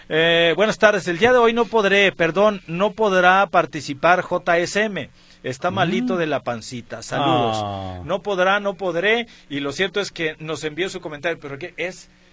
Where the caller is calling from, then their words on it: Zapotlanejo, Jalisco, Mexico; de Zapotlanejo.